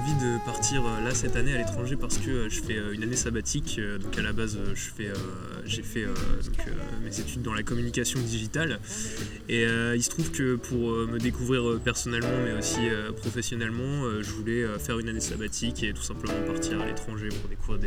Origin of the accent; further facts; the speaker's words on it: Normandy, France; mais ils sont principalement situés en Normandie, donc là d'où je viens à la base.